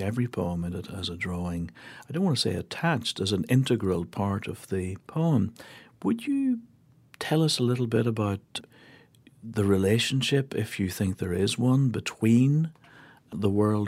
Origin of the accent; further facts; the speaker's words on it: Ireland; accent: Irish; Maybe it's my Irish accent, but do we deify or deify?